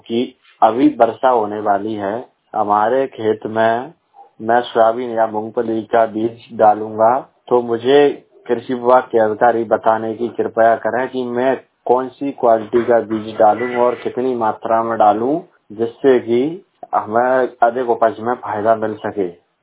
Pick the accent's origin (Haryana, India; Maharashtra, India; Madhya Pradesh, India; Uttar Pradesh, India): Madhya Pradesh, India; Chakrana; मैं ग्राम चकराना विकास खंड पोहरी का रहने वाला हूँ। मेरा जिला शिवपुरी मध्य प्रदेश है।